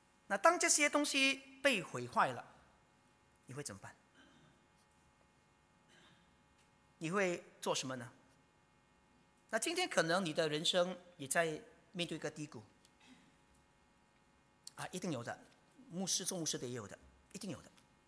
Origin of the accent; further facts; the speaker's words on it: Singapore; 我们新加坡人就会很害怕。